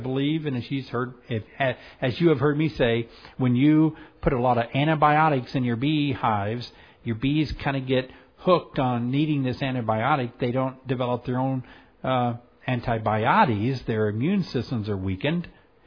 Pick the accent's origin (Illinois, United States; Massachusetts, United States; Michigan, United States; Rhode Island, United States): Illinois, United States; In Illinois, this is my home state of Illinois